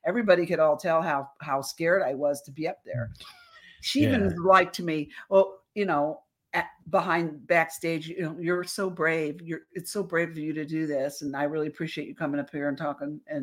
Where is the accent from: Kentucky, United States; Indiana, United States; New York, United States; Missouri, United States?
Indiana, United States; accent: Hoosier Southern; you could hear my Hoosier Southern accent much more than you can now.